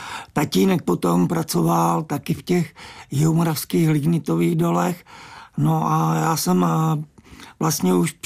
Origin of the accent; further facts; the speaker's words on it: South Moravian Region, Czechia; born there; Já jsem se narodil na Jižní Moravě.